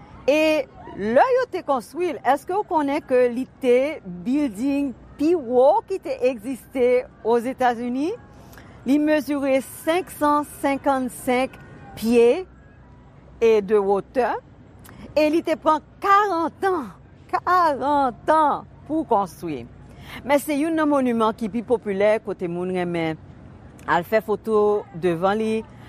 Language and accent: French; Haiti; Dis-nous que en tant que haïtienne américaine 4 juillet c'est une fête nationale